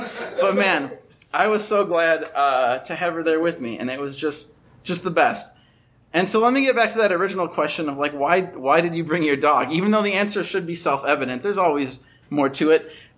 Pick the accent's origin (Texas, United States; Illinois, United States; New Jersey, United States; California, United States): Illinois, United States; Chicago; I come from Chicago. I'm like, fuck it. It's ice.